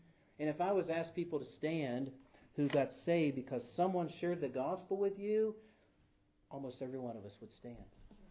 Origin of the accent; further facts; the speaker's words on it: United States; You know, I know when I grew up in America, it's like, we're going to have a revival meeting.